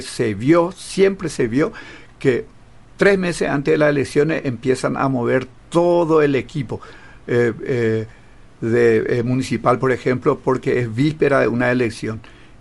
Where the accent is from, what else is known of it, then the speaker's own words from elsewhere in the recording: Naineck, Formosa, Argentina; yo soy nativo de Nainé, yo soy de allá